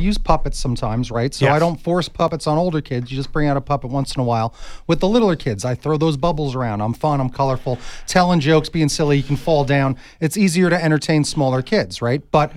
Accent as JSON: {"language": "English", "town": "Long Island", "region": "New York", "country": "United States", "said": "I went to the School of Visual Arts in New York City. I'm from Long Island, so it was great."}